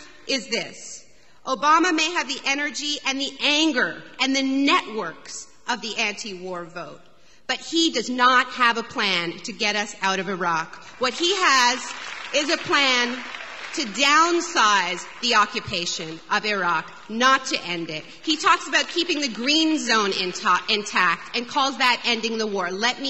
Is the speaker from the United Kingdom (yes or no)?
no; Canada; and I'm Canadian